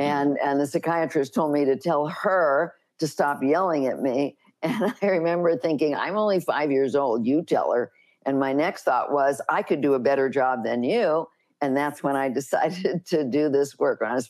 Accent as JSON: {"language": "English", "town": "Los Angeles", "region": "California", "country": "United States", "tie": "born or raised there", "said": "I grew up in Los Angeles, and like so many people who are healers and doing healing work, I had a really tough childhood."}